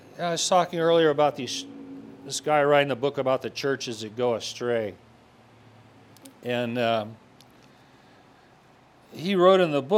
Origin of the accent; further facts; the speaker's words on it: United States; I'm an American, and I'm very glad to be an American.